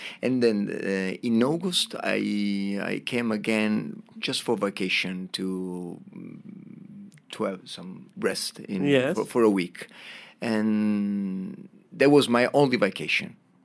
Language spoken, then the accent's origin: English; Naples, Campania, Italy; English is a second language; I came from Napoli, so I like every single place that have sea and sun